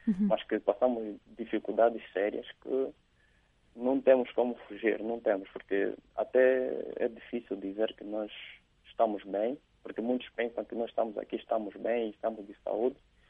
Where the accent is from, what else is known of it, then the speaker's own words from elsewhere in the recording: Angola; now in Romania; nós, como angolanos, também já temos uma história também